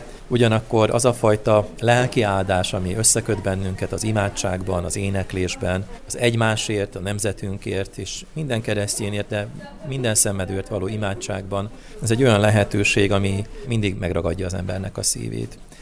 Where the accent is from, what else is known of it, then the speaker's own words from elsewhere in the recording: Zakarpattia Oblast, Ukraine; én Kárpátaljáról származom